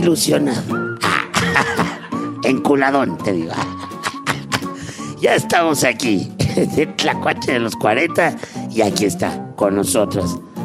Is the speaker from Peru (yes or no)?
no; Mexico; también nosotros como mexicanos somos muy serviciales